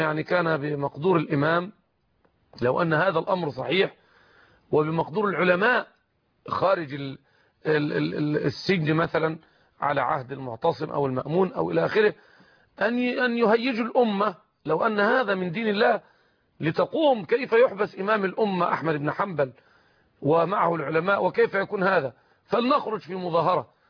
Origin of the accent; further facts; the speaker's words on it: Egypt; في بلادنا مصر